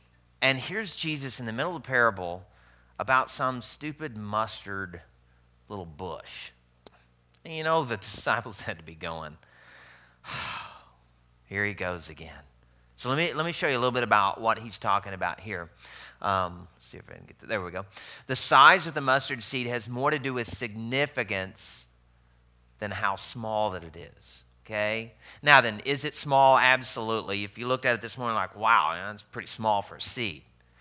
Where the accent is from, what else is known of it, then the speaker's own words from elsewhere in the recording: the South, United States; you're going to look at it as I did as a Southerner